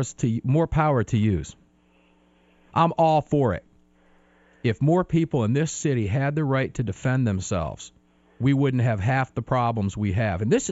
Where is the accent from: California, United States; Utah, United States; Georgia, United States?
Georgia, United States; And I said, oh, he's from Kentucky. I'm from Georgia.